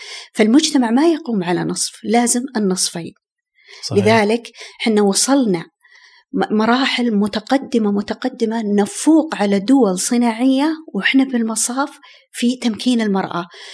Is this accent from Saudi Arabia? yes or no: yes; Saudi Arabia; الحين إحنا عندنا في السعودية، تعتبر السعودية إحدى دول الجي 20